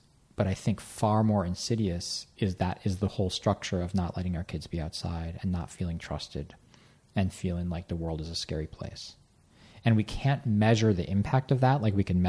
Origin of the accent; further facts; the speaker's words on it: Chicago, Illinois, United States; I mean, I grew up in Chicago with that same freedom, right?